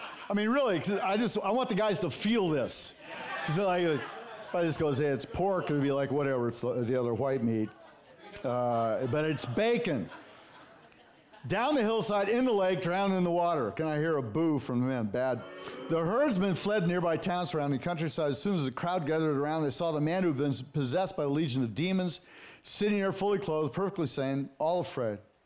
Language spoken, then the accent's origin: English; Santa Cruz, California, United States; also born or lived in La Jolla; I was born at Scripps in La Jolla. Bam. Judy was born in the city, San Francisco. She grew up in Santa Rosa, and I grew up in Santa Cruz.